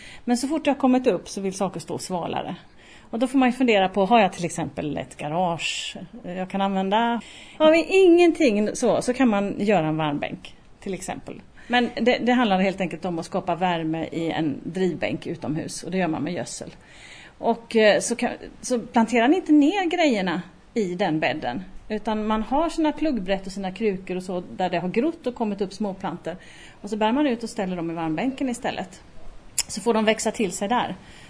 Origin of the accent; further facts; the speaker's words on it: Mölndal, Västra Götaland County, Sweden; hade en fantastisk trädgård hemma i Mölndal som vi är ifrån.